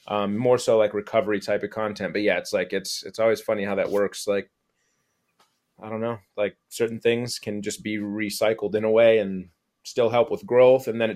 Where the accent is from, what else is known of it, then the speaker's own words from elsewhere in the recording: Port Huron, Michigan, United States; Yeah, I'm from Port Huron.